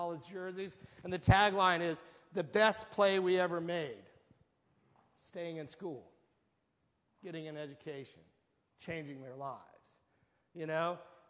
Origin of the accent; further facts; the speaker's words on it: New Orleans, Louisiana, United States; I grew up in New Orleans, and I went to all of the best Jesuit schools there.